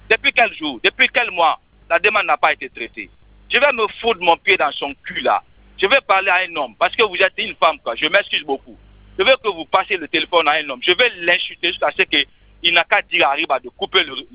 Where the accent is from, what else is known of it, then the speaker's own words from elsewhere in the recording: Bessia, Conakry, Guinea; Moi, je suis de Bessia.